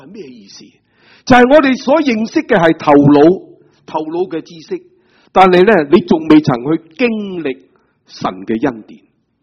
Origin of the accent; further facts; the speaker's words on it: Guangdong, China; 所以我们广东人最惨食的那个饭就是煲仔饭